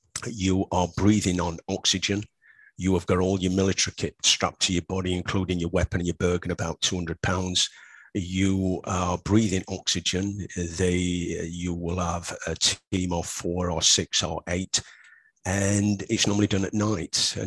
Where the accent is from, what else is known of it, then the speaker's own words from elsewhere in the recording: Yorkshire and the Humber, United Kingdom; Yeah, you know, I'm a Yorkshireman.